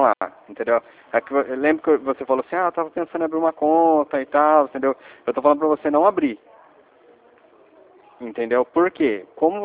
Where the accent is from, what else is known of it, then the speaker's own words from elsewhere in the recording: São José dos Campos, São Paulo, Brazil; Sou de São José dos Campos.